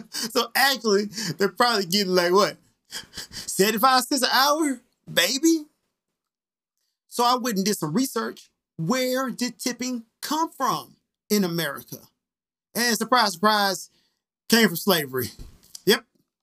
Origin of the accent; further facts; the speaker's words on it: the South, United States; I'm from the South, so I say salmon